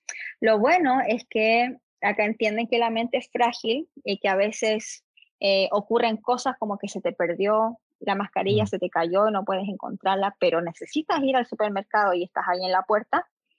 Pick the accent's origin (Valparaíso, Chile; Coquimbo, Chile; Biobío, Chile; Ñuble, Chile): Ñuble, Chile; Chillán Viejo; yo me fui a la universidad desde Chillán Vejana, ahí la cuna de Bernardo Higgins.